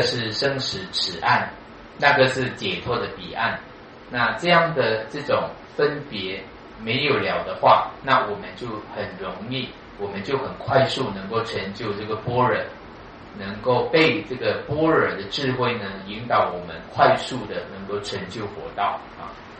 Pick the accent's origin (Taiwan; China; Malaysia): Malaysia; Sabah; 我小时候啊，因为我的家乡呢是东马，就是 East Malaysia 啊，就是沙巴那边。我们是佛法的边地，我们那边是早期是没有出家众的，没有佛。